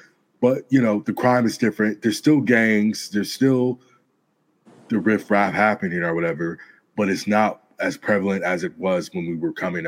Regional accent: Gardena, California, United States; I'm over here now and I'm from South Bay, Gardena, Torrance. Okay. That was all up and down Crenshaw though my whole life.

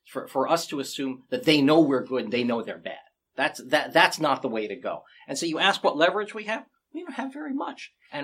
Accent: United States; Now, I'm an American.

